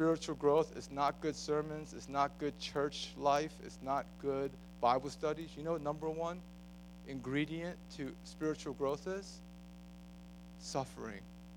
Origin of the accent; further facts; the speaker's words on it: Baltimore, Maryland, United States; because you know I'm from Baltimore City, right?